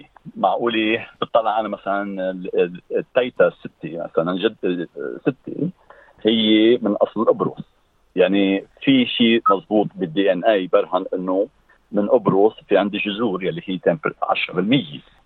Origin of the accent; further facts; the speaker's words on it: Lebanon; انا اوكي من لبنان، جدي كان مثلا من مرسين، هاجر على لبنان،